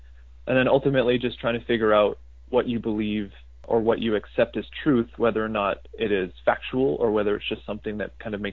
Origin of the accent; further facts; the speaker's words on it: Saskatchewan, Canada; Because growing up in Saskatchewan, it's pretty limited.